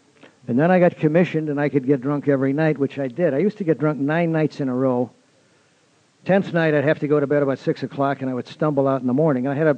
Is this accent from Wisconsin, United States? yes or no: yes; Milwaukee, Wisconsin, United States; born there; I was born in Milwaukee.